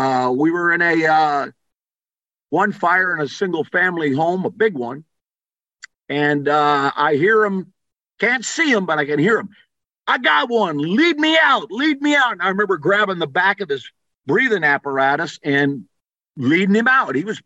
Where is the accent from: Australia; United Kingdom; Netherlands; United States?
United States; Wheaton, Illinois; When I was a kid growing up in Wheaton, Illinois